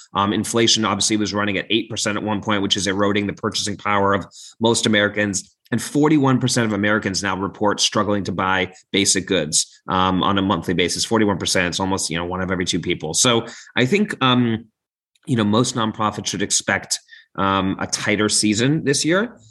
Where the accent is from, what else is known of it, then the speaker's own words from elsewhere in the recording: London, United Kingdom; also born or lived in Hong Kong / New York City, United States; now in United States; I was born in Asia. I was born in Hong Kong, kind of interesting, and then grew up in London, England, and eventually made my way to the US